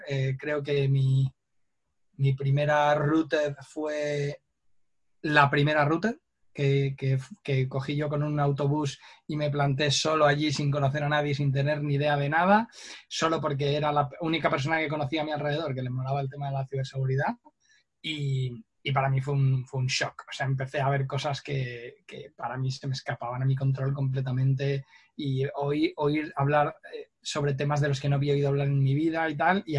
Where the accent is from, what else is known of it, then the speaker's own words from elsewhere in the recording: Bilbao, Basque Country, Spain; soy de Bilbao. Que soy vasco, hay gente que lo suele deducir por mis apellidos ya